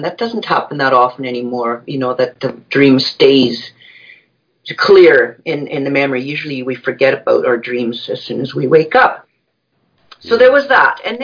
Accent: Canada; And then they determine flight risk with me because I'm Canadian.

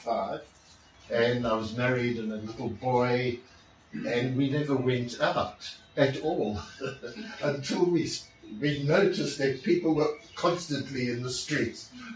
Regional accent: Johannesburg, Gauteng, South Africa; And I was with them then in Durban, although I came from Joburg, went down to Durban for the job, and became very involved in Durban.

